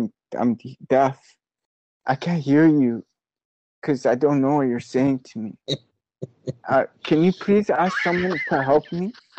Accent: Kingston, Jamaica; because I'm a Jamaican from Kingston.

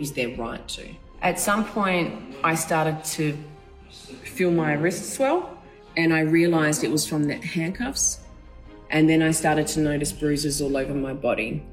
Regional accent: Australia; Despite being an Australian citizen, being born in Australia, always living in Australia, I was on that list because of my name.

